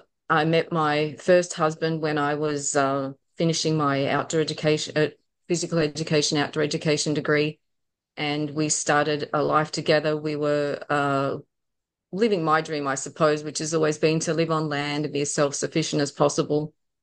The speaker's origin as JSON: {"language": "English", "country": "Australia", "tie": "born there", "said": "I was born in Australia"}